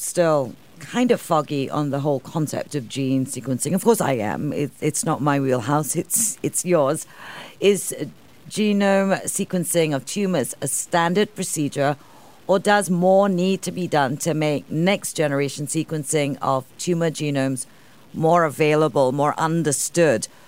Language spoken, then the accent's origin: English; Singapore; I'm Singaporean.